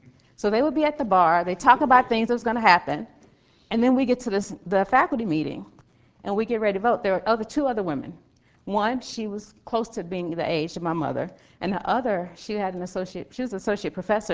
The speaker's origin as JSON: {"language": "English", "town": "Dallas", "region": "Texas", "country": "United States", "said": "So I'm from Dallas. You have somebody from Dallas, whole group of people from Dallas, from my neighborhood."}